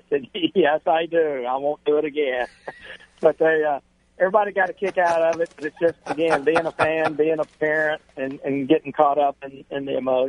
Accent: Mississippi, United States; I did grow up, I grew up down in Mississippi in the SEC, so it is big and special for our family.

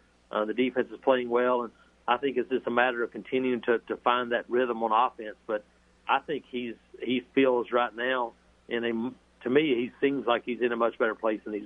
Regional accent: Alabama, United States; So, yeah, growing up in Alabama and going to Legion Field and sitting in the upper deck at Legion Field

